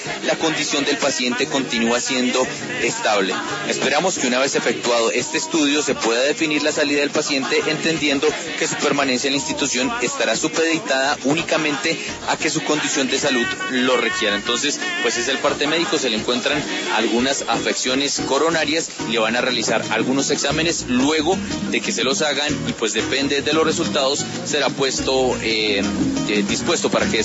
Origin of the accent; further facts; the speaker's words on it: Colombia; todos como colombianos lo sentimos